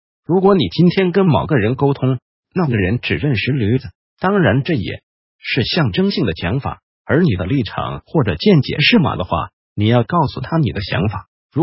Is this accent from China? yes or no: no; Taiwan; 我是来自大家都很信鬼神的台湾